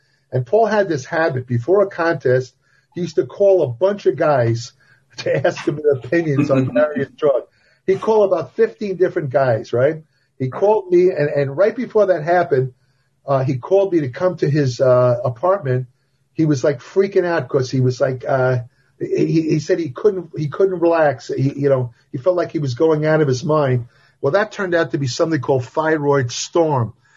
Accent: New York, United States; He was from Boston. I was from New York.

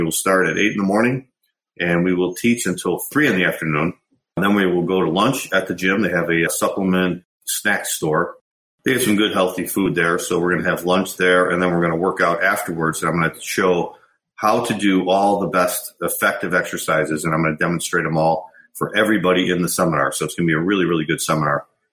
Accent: Chicago, Illinois, United States; I was talking to someone from Chicago, my hometown, and I might try and get out there and have one.

